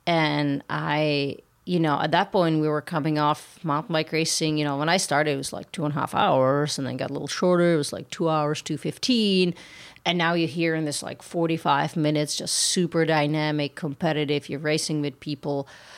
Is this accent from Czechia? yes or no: yes; Czechia; English is a second language; growing up in Czech Republic, obviously cyclocross always been on TV